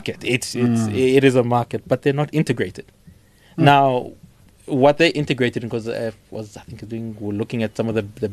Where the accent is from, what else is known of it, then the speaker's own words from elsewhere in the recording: South Africa; I am a South African nationalist at heart